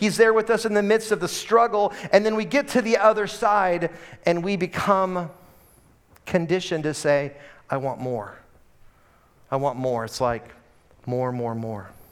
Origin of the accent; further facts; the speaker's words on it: Portland, Oregon, United States; I remember as a kid, growing up in Portland, Oregon, my mom and dad would take us on these road trips.